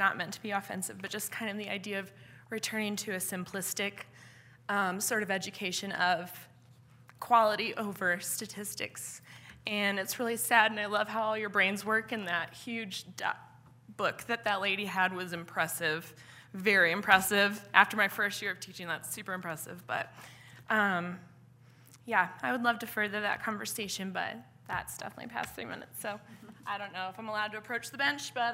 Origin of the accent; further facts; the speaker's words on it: Lakewood, Colorado, United States; I am from Lakewood, but I live in Lakewood, Colorado, right behind Bear Creek, K through 8.